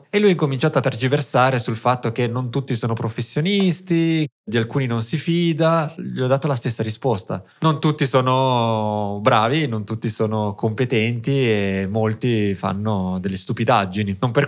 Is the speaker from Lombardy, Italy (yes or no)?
no; Liguria, Italy; io sono cresciuto in Liguria, sono cresciuto tra il mare e le montagne, le Alpi Marittime, quindi tra gli ulivi e i boschi